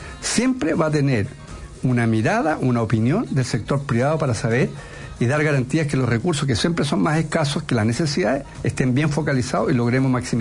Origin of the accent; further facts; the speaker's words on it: Chiloé, Los Lagos, Chile; born there; Yo nací en Chiloé y por lo tanto conozco la historia perfecta de lo que es el antes y el después de la industria salmonera.